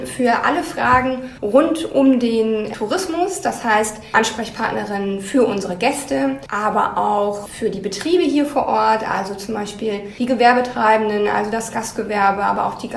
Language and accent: German; Lower Saxony, Germany; Also ich komme eigentlich aus Niedersachsen und würde mich von daher schon auch als Norddeutsche sehen und habe mich sozusagen jetzt noch weiter in den Norden vorgearbeitet.